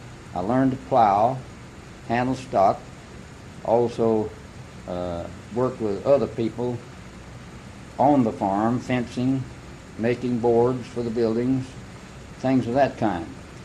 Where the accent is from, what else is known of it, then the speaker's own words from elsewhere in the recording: Esser Springs, Tennessee, United States; born there; I was born in Esser Springs, Tennessee, July 4, 1893. And Esser Springs is about 1 mile north of the Tennessee-Mississippi line, and in the southeastern end of Hardeman County, Tennessee.